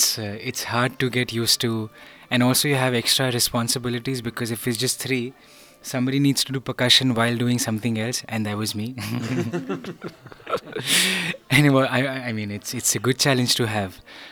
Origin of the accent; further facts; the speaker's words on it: Delhi, India; I come from India, from Delhi, and I'm a singer.